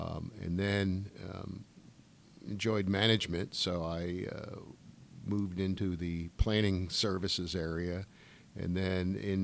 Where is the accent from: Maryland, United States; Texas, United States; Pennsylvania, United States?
Pennsylvania, United States; Philadelphia; born there; Well, I was born in Philadelphia, a small town in eastern Pennsylvania.